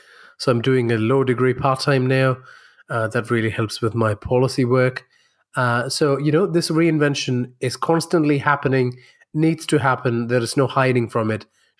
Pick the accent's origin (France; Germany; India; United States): India; also born or lived in Middle East; So I was born in India. I lived in the Middle East for a few years because my father was in the United Nations. Then I came back to India to do my schooling.